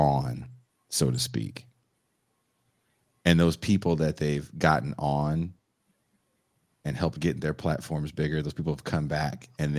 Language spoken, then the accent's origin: English; California, United States; I'm from the Bay Area, so Steph Curry is a you know, icon in the Bay Area.